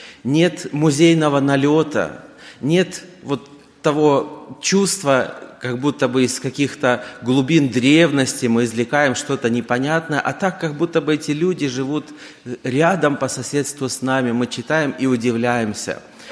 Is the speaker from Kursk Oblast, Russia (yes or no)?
yes; Zheleznogorsk, Kursk Oblast, Russia; я из Железногорска, это Курская область, центр России, не географический, а административный условный центр.